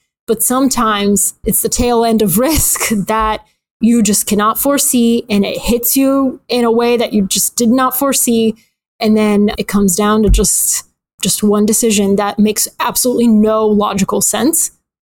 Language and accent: English; Atlanta, Georgia, United States; I grew up in Atlanta. CNN is based in Atlanta.